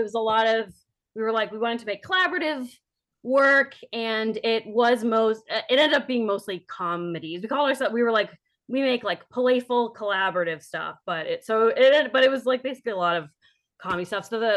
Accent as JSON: {"language": "English", "region": "New Jersey", "country": "United States", "said": "Like, oh, I'm from New Jersey."}